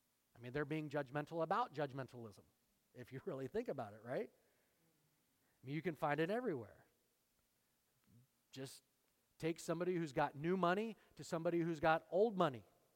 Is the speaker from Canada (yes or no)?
no; United States; born there; I was born here, so it's got to be good.